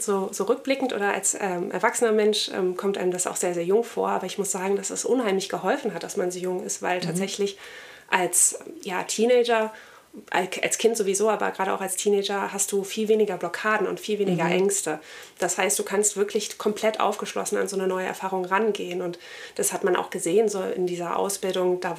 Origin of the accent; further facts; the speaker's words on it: Rhineland, Germany; now in Munich, Germany; Ich komme aus dem Rheinland, bin aber in München stationiert